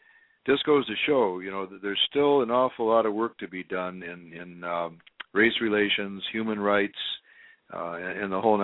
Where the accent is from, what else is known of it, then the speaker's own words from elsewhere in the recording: Detroit, Michigan, United States; You know, they were going to come from my hometown. You know, which is Detroit.